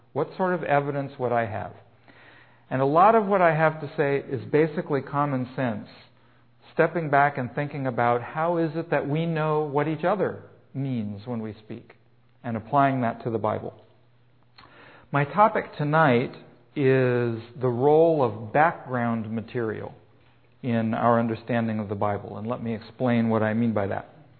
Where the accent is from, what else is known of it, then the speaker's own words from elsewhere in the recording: United States; now in Eugene, United States; There are things that I know because I'm an American. There are things that I know because I live in Eugene.